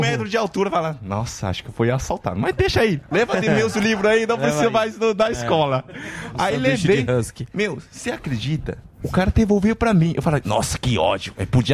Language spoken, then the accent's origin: Portuguese; Putian, Fujian, China; Portuguese is a second language; Eu sou de sul da China, é perto do Taiwan. Entendeu? Uma cidade chama Putin.